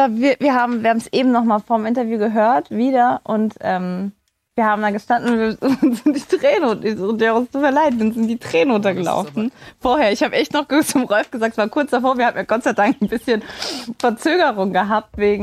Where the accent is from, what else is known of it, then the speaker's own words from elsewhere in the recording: Saarland, Germany; in meinem Heimatland, in meinem Heimatbundesland, dem Saarland, habe ich den Song zum ersten Mal gehört